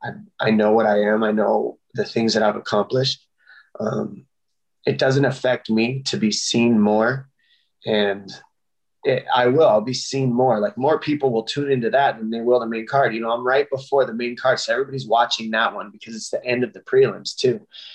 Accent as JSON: {"language": "English", "town": "Tucson", "region": "Arizona", "country": "United States", "tie": "born or raised there", "said": "And he's from my hometown, Tucson, Arizona."}